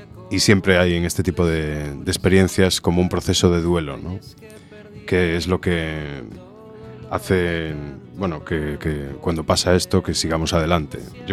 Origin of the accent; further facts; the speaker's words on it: Narón, Galicia, Spain; No, soy de Narón.